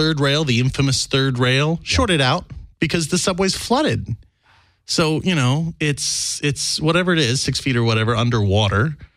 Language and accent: English; Georgia, United States; I'm from the East Coast. I grew up in Georgia.